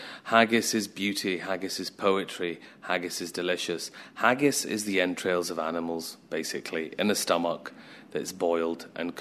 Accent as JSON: {"language": "English", "town": "Glasgow", "region": "Scotland", "country": "United Kingdom", "tie": "born or raised there", "said": "And I'm from Scotland, grew up in Glasgow."}